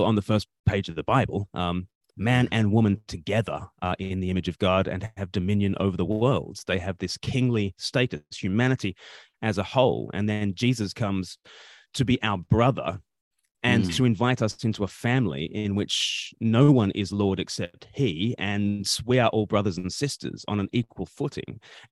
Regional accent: Australia; moved away; Well, I grew up in Australia and I had no idea how sweetly Australia smelt until I left Australia

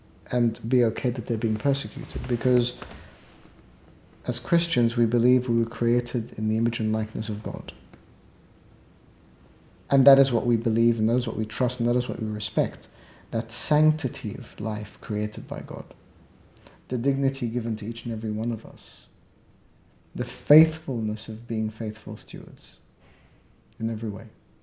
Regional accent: Australia; also born or lived in Egypt; I was born in Egypt. I lived first, you know, my infancy in Egypt, and then grew up in Australia, and I was enriched by that.

